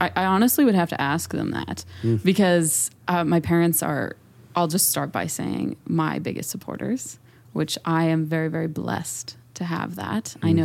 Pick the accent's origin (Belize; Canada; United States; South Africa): Canada; Calgary, Alberta; Well, I was born and raised here in Calgary.